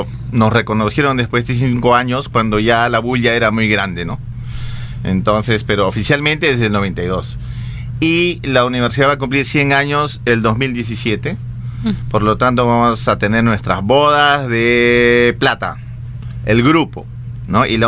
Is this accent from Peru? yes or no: yes; Cusco, Peru; now in Lima, Peru; yo como provinciano serranazo, porque soy del Cusco, vine y ascendí a la capital, ¿no? Con la idea de estudiar arte